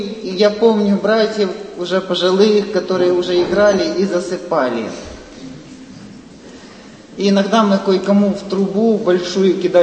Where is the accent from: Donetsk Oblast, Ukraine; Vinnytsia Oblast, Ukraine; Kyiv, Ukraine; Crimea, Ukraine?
Vinnytsia Oblast, Ukraine; Koziatyn; И я из Казатина, где я жил, приезжал в Евсяники.